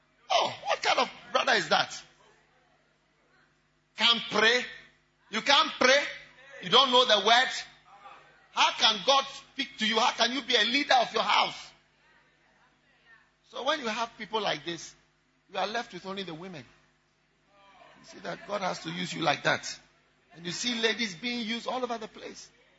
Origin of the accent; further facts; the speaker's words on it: Ghana; This ministry, as you see, as we've come here, we are from Ghana. We are not Americans. Yeah, we are not Americans.